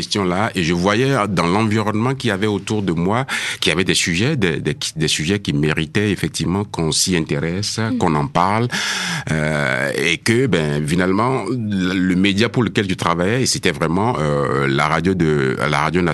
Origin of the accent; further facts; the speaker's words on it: Benin; J'ai d'abord été dans une première vie journaliste dans mon pays d'origine qui est le Bénin, en Afrique de l'Ouest.